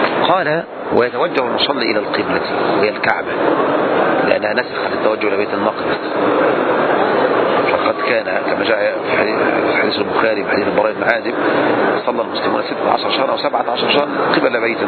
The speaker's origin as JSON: {"language": "Arabic", "country": "Egypt", "said": "كما هو جار عندنا في مصر"}